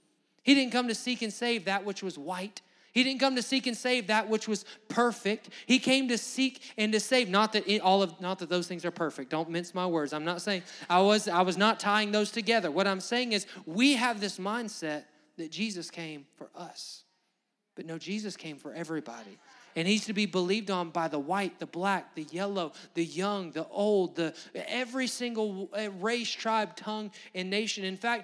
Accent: Alabama, United States; not just he's believed on in Alabama because we're from the South and we trust God and we believe in God

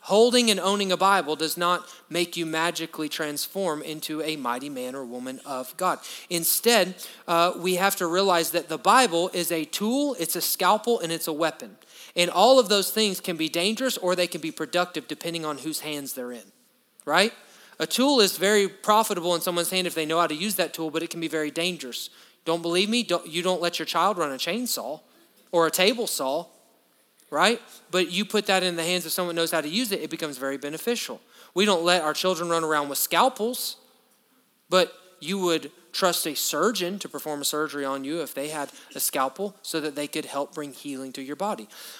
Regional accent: Alabama, United States; And I grew up in Alabama. We drink sweet tea.

